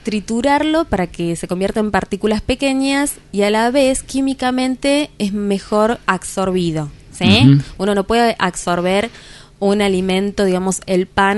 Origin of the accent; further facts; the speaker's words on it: Buenos Aires Province, Argentina; now in San Luis, Argentina; Buenos Aires, en la provincia de Buenos Aires. Estoy hace 12 años acá viviendo en San Luis.